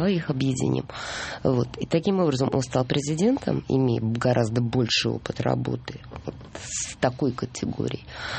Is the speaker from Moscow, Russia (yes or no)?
yes; Moscow, Russia; born there; moved away as an adult; Вот я русская и родилась в Москве.